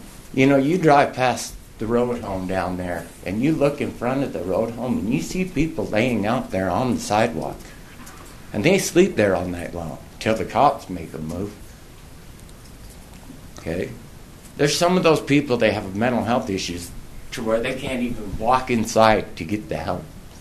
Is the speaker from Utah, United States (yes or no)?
yes; St. George, Utah, United States; I'm a native Utah, and I was born in St. George, Utah.